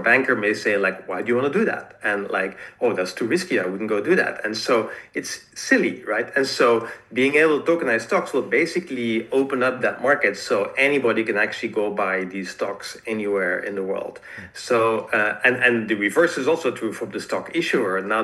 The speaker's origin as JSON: {"language": "English", "country": "Belgium", "tie": "born or raised there", "lives_now": "United States", "said": "I used to live in Belgium. I live in the US now. If I like when I was growing up in Belgium"}